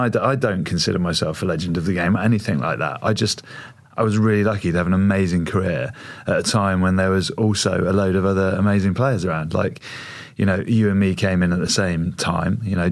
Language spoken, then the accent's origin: English; Leicester, East Midlands, United Kingdom; also born or lived in Ascot; I consider myself a Leicester lad. I was born in Ascot, Berkshire, Bracknell